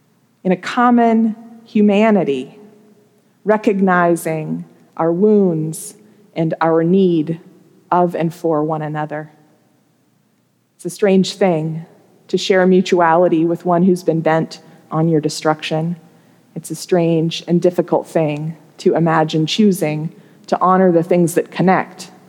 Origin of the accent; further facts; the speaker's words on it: Nebraska, United States; When I was in high school, one of these stories came out of my home state of Nebraska.